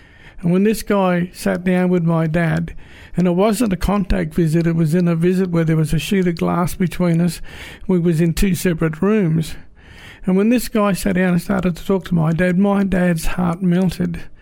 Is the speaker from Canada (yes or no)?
no; Moree, New South Wales, Australia; as you know, I said I come from Moree, and these guys were arrested near Moree.